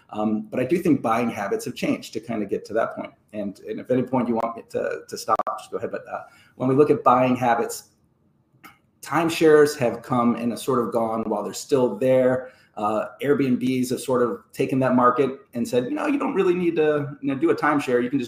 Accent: Ohio, United States; So I born and raised in Ohio. I love to start with that because I think my Midwestern values are key to who I am.

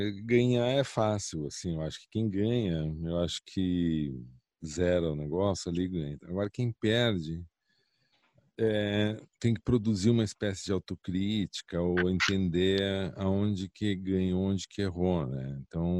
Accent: Brazil; Como brasileiros, assim, é o que a gente tem.

